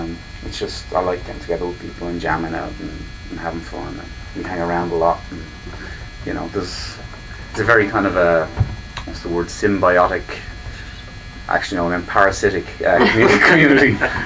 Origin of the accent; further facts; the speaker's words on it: Dublin, Leinster, Ireland; now in United States; I hail from Ireland. Dublin, in Ireland, originally.